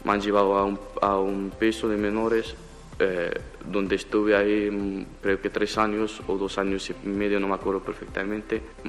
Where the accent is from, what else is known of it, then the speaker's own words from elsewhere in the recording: Morocco; Spanish is a second language; now in Spain; Como que soy marroquí